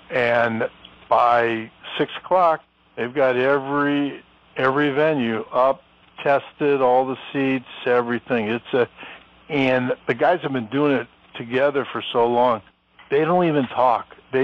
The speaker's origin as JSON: {"language": "English", "region": "Missouri", "country": "United States", "said": "where else could three guys from Missouri get together in a jazz show? So we are all from Missouri."}